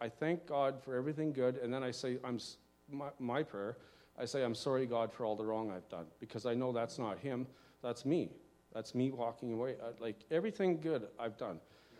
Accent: Chauvin, Alberta, Canada; when I grew up in Chauvin, Alberta

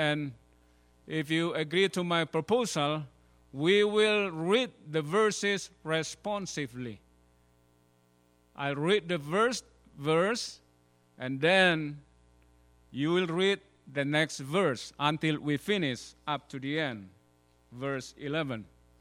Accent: Indonesia; I come from Indonesia, people say hallelujah.

